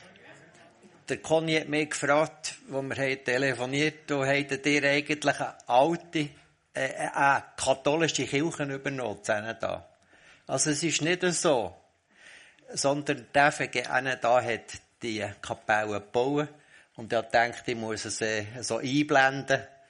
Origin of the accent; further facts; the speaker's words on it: Bern, Switzerland; accent: Bernese German; ich bin ein Berner und ich spreche sonst immer Berndeutsch in meinen Predigten. Deshalb ist mein Deutsch nicht so hoch wie das von Daniel.